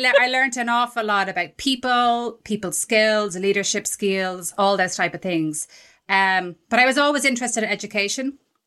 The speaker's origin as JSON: {"language": "English", "country": "Ireland", "said": "as I said, I'm Irish. So there's an Irish female thing about me that's like, it's Catholic Ireland."}